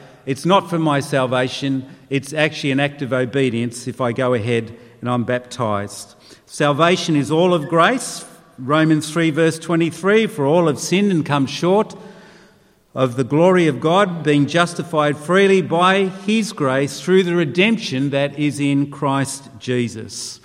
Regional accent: Australia; they represented me as an Aussie down under.

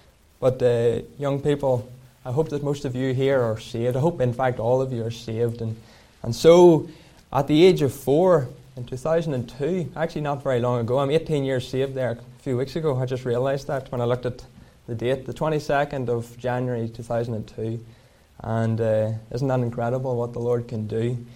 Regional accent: Dungannon, Northern Ireland, United Kingdom; born there; I was born in Dungannon, though, so I don't think too many were born up that part of the world.

